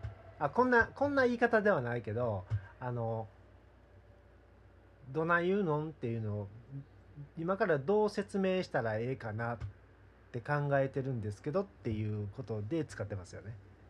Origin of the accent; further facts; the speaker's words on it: Kansai, Japan; 関西人やからね。